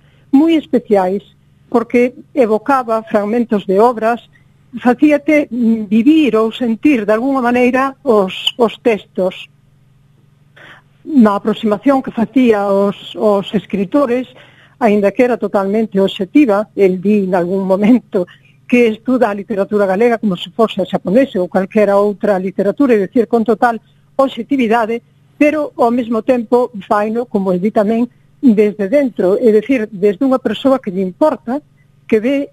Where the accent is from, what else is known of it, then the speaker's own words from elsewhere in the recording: Galicia, Spain; Para min, que son galego falante de familiar